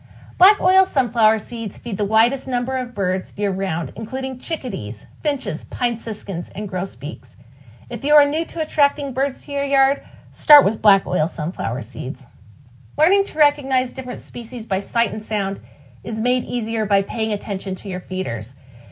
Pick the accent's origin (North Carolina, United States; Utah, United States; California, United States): Utah, United States; Smithfield; Growing up in Smithfield Canyon in northern Utah, I heard birds singing every day.